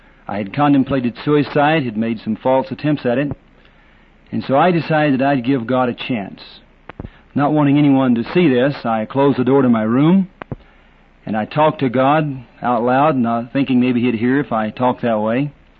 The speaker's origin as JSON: {"language": "English", "town": "Fort Worth", "region": "Texas", "country": "United States", "tie": "born there", "said": "I was born in Fort Worth, Texas, and after graduating from high school, I made plans to enter Texas Christian University."}